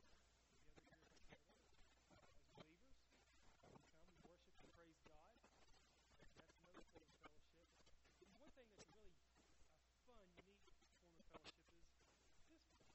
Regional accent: Tennessee, United States; I am from Tennessee.

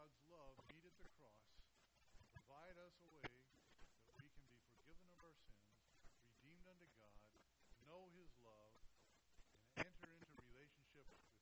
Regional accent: Arizona, United States; I'm from Arizona. We talk about the Grand Canyon there.

